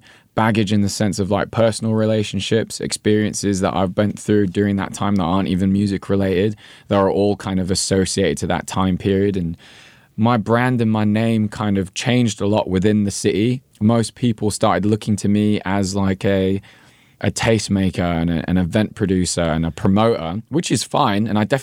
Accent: London, United Kingdom; I owed to growing up in London.

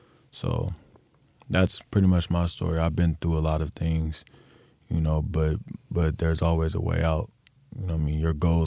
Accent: Oakland, California, United States; My situation, I grew up in Oakland, you know what I mean?

